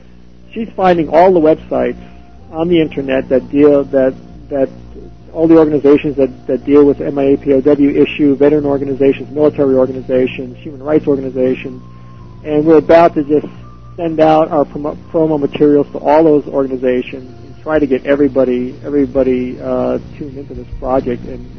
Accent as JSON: {"language": "English", "region": "Connecticut", "country": "United States", "tie": "born or raised there", "said": "is actually from my hometown back in Connecticut, a little town."}